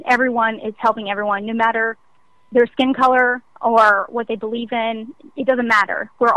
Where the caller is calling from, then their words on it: Baton Rouge, Louisiana, United States; I'm calling from Baton Rouge, Louisiana.